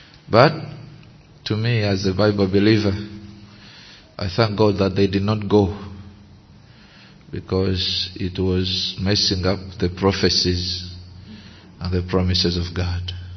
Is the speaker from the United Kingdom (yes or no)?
no; Uganda; is Arabic because I was born a Muslim. … is a family name. I'm coming from Uganda. Uganda is a country in East Africa.